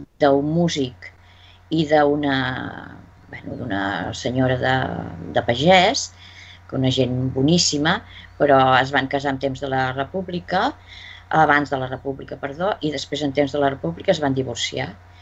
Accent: Olot, Catalonia, Spain; born there; Vaig néixer a Olot. A Olot fa bastants anys, però mai dic l'any que vaig néixer.

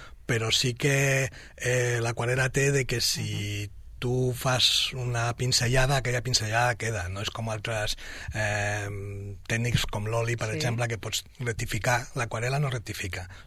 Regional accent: Catalonia, Spain; com que sóc català, vull dir, les havia de gastar.

